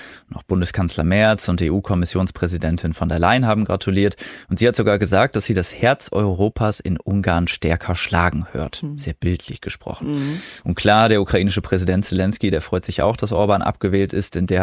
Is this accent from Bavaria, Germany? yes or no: no; Osnabrück, Lower Saxony, Germany; Meine Heimatstadt Osnabrück